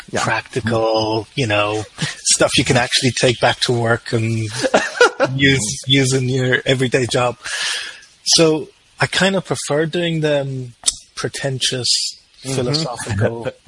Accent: Ireland; I am very pale. I mean, I'm Irish.

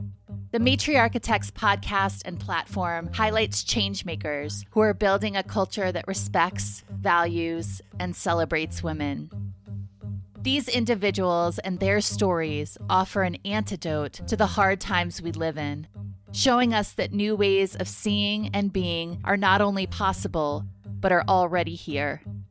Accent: New Orleans, Louisiana, United States; This episode is based in my hometown of New Orleans, Louisiana.

